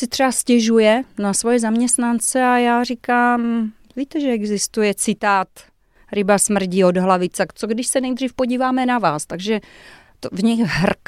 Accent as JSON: {"language": "Czech", "town": "Lysice", "region": "South Moravian Region", "country": "Czechia", "tie": "born or raised there", "also_born_or_lived": "Brno", "said": "Asi jako malá jsem se tady narodila, potom jsme se odstěhovali na Jižní Moravu do Lisic. Tam jsem chodila do školy, potom nějaká střední škola a potom jsem se přestěhovala do Brna asi v 19, ale ve 22 jsem odcestovala do zahraničí. Každopádně Brňačka se cítím."}